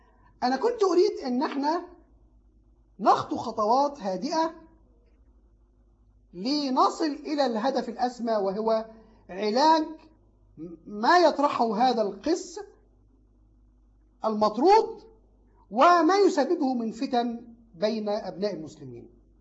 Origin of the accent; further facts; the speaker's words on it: Egypt; عندنا في مصر